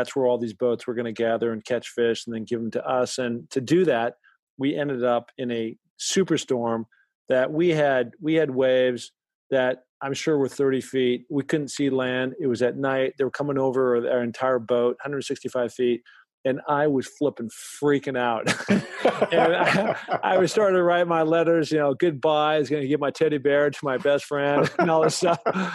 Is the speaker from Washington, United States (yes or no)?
yes; Seattle, Washington, United States; So you have this kid that doesn't know jack about the ocean or anything else outside of growing up around Seattle, you know, just lakes and everything.